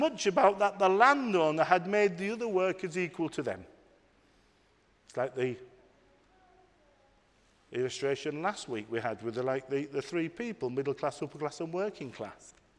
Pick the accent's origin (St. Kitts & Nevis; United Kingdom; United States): United Kingdom; You know, as British people, we are unique.